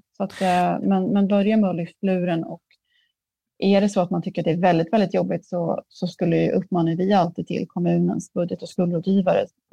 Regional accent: Sweden; jag är ändå från Sverige.

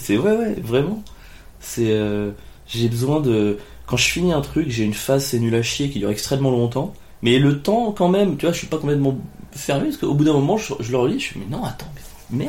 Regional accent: Cagnes-sur-Mer, Provence-Alpes-Côte d'Azur, France; born there; Je suis né à Cagnes-sur-Mer. Voilà, Cagnes-sur-Mer, c'est à côté de Cannes.

